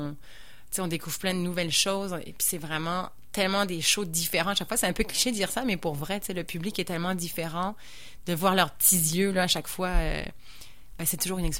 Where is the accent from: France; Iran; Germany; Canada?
France; ben moi je suis française, fait que là, tu sais, j'avais quand même cette envie d'aller un petit peu découvrir le public en France